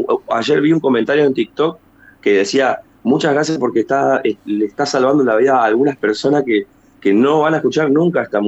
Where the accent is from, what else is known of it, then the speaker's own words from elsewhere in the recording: Posadas, Misiones, Argentina; also born or lived in Rosario; Yo nací allá, pero me crié en Posada, mi mamá de Oberá.